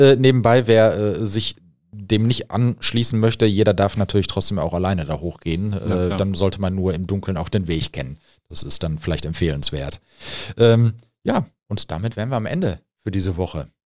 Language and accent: German; North Rhine-Westphalia, Germany; als Ruhrpottler sage ich einfach Krange